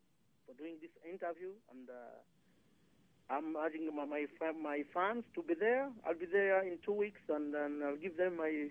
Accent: DR Congo; the mountain gorillas in the Virunga region of my home country, the DRC, Democratic Republic of Congo.

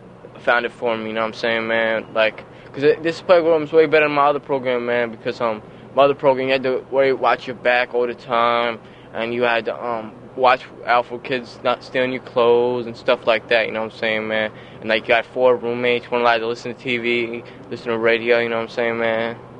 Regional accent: Newburgh, New York, United States; I was born down in New York City, and I moved up here shortly after to, like, right outside Newburgh.

